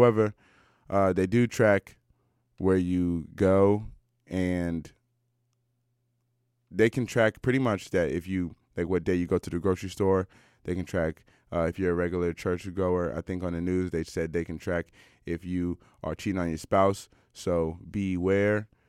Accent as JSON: {"language": "English", "town": "Washington", "region": "District of Columbia", "country": "United States", "lives_now": "Vancouver, Canada", "said": "Listen, like me, I'm from Washington, D.C., and it's not unusual to pay $1,500, $1,600 for a real trash one-bedroom apartment."}